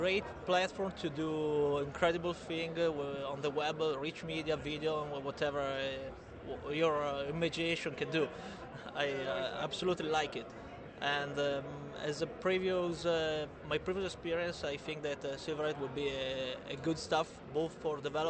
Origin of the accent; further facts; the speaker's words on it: Milan, Lombardy, Italy; From Milan, Italy.